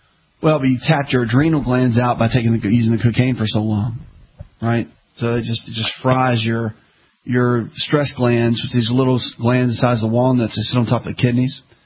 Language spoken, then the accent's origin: English; the South, United States; especially the Southern style cooking, and I'm from the South